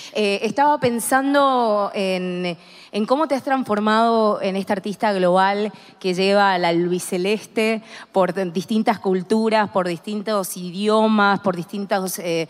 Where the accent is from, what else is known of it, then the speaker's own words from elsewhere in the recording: Mendoza, Argentina; De Mendoza.